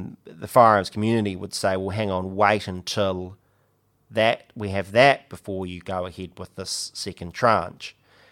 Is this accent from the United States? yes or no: no; New Zealand; because as a New Zealander, I feel a heck of a lot safer